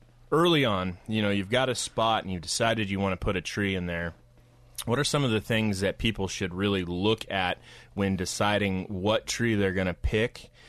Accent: Portland, Oregon, United States; And not just because I'm from Portland.

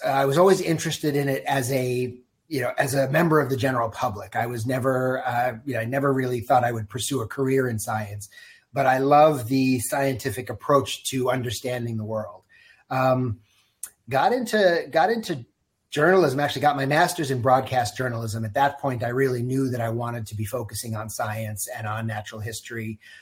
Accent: South Africa; now in United States; I'm originally from South Africa and have been lucky enough to spend a good amount of time out in the wild in various game parks in Africa and also just out in the wilderness here in the U.S.

